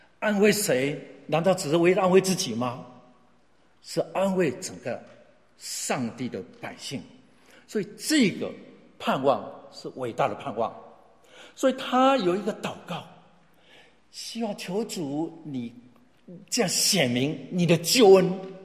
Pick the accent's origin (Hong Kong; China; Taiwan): Taiwan; Ershui, Changhua County; 我老家在彰化二水。